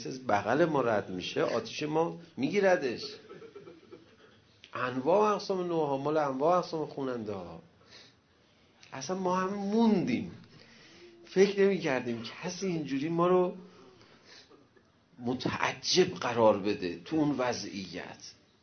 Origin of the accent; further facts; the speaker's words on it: Iran; چون ما رو شناخته بود ما ایرانی هستیم.